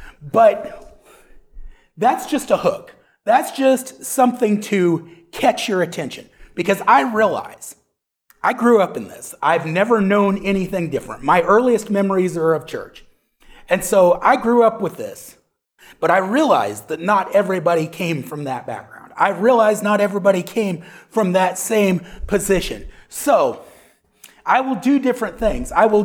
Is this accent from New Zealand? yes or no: no; Pryor, Oklahoma, United States; Yeah, we're from Pryor. All right. Yes, ma'am. We are from Pryor. I've been in Northeast Oklahoma, been in the Pryor Choteau area since I was about 2. So it's all I really remember.